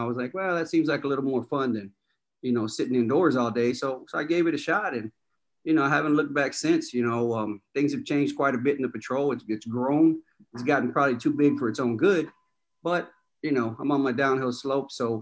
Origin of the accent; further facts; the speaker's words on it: Texas, United States; I grew up in Texas, so ended up in San Antonio